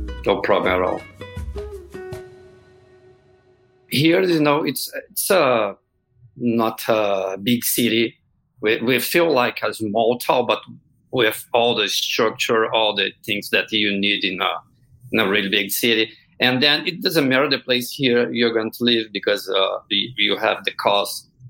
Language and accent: English; Brazil; now in Fargo, United States; I'm from Brazil. I've been living here in Fargo, North Dakota, in the Midwest for 4 months now.